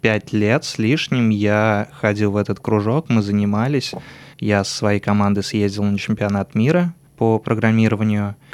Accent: Saratov, Saratov Oblast, Russia; born there; Я родился в Саратове.

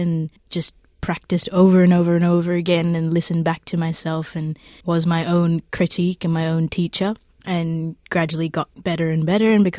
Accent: Sydney, New South Wales, Australia; my cultural identity of growing up in Sydney, in Australia

